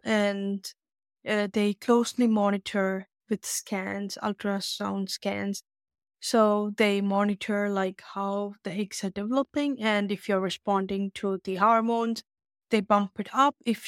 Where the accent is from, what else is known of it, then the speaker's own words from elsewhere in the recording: Tamil Nadu, India; I am born and raised in India, Tamil Nadu. I'm raised with Christian Pentecostal faith.